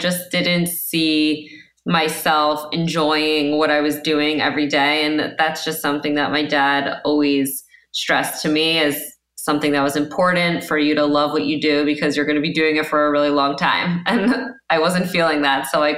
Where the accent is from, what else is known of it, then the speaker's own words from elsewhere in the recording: Great Neck, New York, United States; now in Manhattan, United States; I'm from New York. I grew up in the suburbs in Long Island and Great Neck, and I've been living in Manhattan for the last, 12 years already.